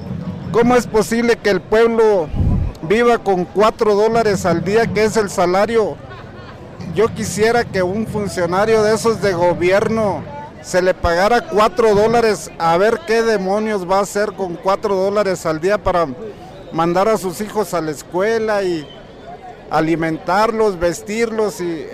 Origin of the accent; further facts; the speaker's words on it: Mexico; Los dueños somos todos los mexicanos